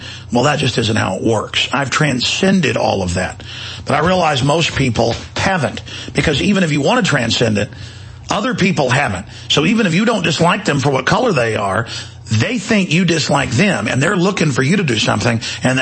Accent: Dallas, Texas, United States; I mean, I grew up in Dallas and would walk down the street

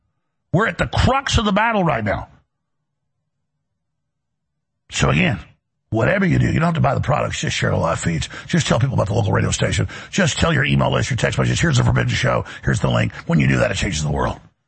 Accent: United States; I'm an American. I'm a Christian. I'm a patriot.

